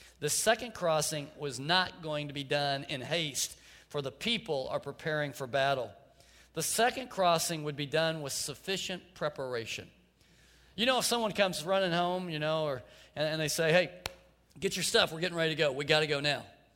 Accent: Tulsa, Oklahoma, United States; I grew up in Tulsa, and a nice part of town had this lake called Swan Lake.

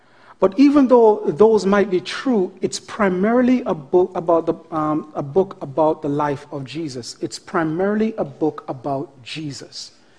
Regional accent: Jamaica; when I was growing up in Jamaica, I was given certain nicknames

